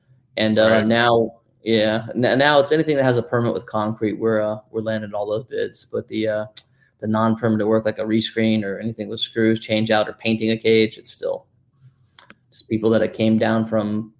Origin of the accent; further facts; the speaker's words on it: Port Charlotte, Florida, United States; born there; I was born in Port Charlotte, Florida.